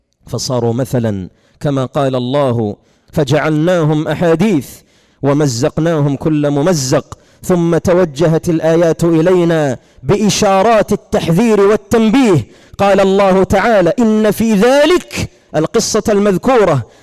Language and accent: Arabic; Saudi Arabia; لماذا عندنا في السعودية القول الفقهي واحد؟